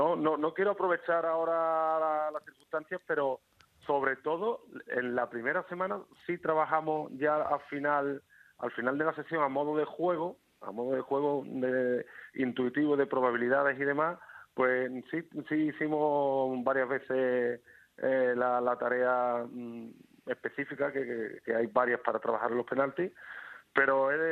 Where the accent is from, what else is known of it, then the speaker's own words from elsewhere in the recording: Arahal, Andalusia, Spain; Yo estaba en mi pueblo, yo soy de Araal, de Sevilla